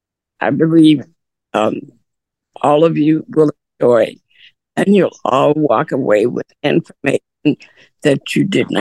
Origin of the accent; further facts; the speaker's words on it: New Jersey, United States; I'm from New Jersey.